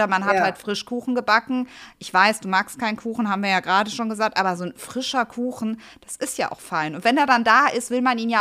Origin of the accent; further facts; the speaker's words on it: Italy; Als Italienerin gehört das dazu, ne?